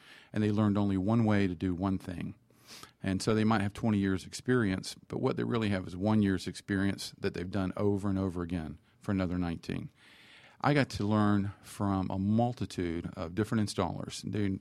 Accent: the South, United States; I'm from the South.

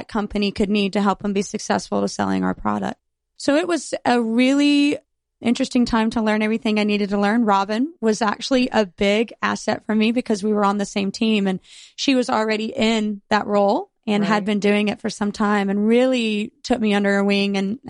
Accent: Gulf Breeze, Florida, United States; I, being a local, knew that App River was this wonderful business. I'm actually from Gulf Breeze.

